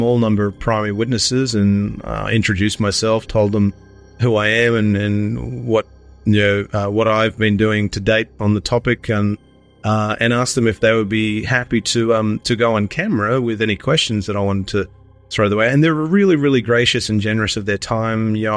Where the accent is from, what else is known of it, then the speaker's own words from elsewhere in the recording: Sydney, New South Wales, Australia; now in Melbourne, Australia; living in Melbourne now, I'm originally from Sydney, but living in Melbourne